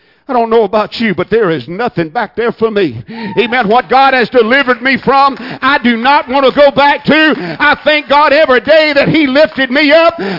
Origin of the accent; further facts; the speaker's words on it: Villa Rica, Georgia, United States; And I told him, I'm from Villarica.